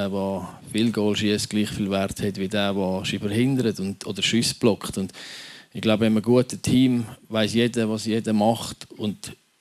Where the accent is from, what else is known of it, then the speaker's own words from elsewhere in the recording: Switzerland; Ja, ich glaube, der Stellenwert dort vom Sport ist noch mal ein bisschen höher als bei uns in der Schweiz